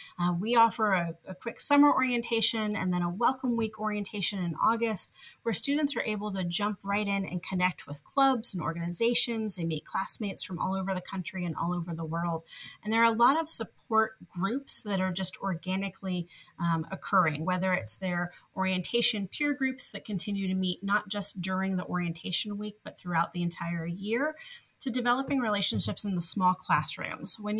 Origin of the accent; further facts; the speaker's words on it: New Jersey, United States; I grew up in New Jersey, just a train ride away from New York.